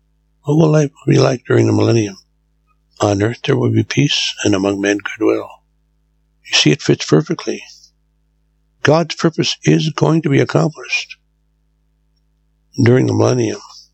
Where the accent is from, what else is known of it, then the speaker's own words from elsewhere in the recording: Japan; I grew up in Japan, and it was a very peaceful society.